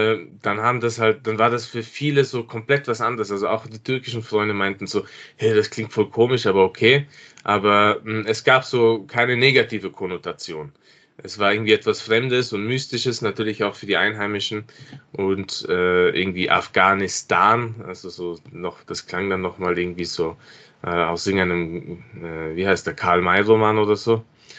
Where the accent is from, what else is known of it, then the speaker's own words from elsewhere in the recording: Innsbruck, Tyrol, Austria; ich bin in Innsbruck aufgewachsen und war bis zum damaligen Zeitpunkt nicht dort, hatte auch, wie schon erwähnt, in Innsbruck gab es keine afghanische Diaspora, deshalb hatte ich nicht mit anderen Afghanen zu tun